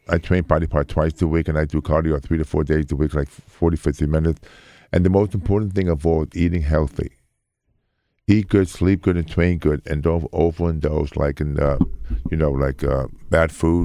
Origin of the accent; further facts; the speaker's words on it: Brooklyn, New York, United States; Because when I grew up in Brooklyn, I played handball, stickball, running competition. We didn't have iPhones.